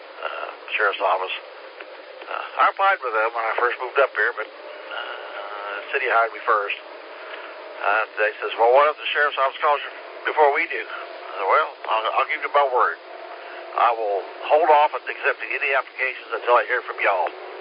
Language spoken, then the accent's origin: English; Hendersonville, North Carolina, United States; when they find out I'm from Hendersonville